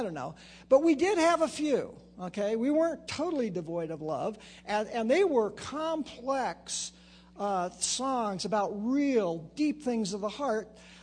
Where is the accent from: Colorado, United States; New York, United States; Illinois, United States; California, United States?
California, United States; Chico; I'm an Okie from Chico, California, okay? A redneck. Almond country, not almond country, okay? We grow rice and almonds there